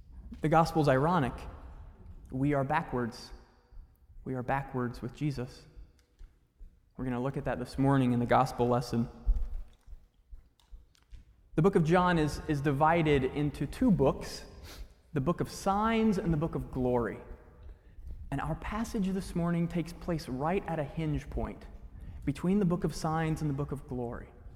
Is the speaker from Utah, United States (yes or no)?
no; Indiana, United States; My wife grew up in Wheaton, and I grew up in Indiana.